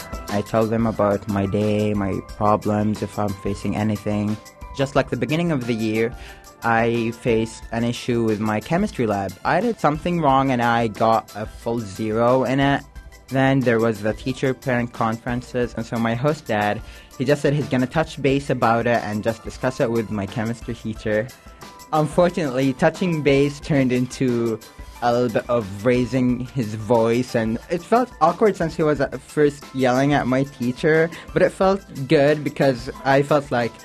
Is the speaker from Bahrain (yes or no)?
yes; Bahrain; now in Juneau, United States; I'm 16 years old. I'm from Bahrain in the Middle East.